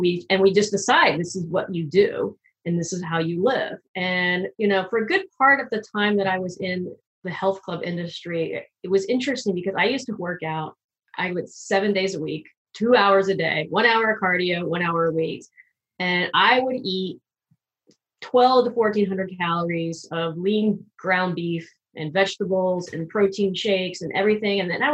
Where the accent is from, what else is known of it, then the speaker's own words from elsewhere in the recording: Atlanta, Georgia, United States; I mean, I grew up in Atlanta, Georgia, and I got into the health club business right out of college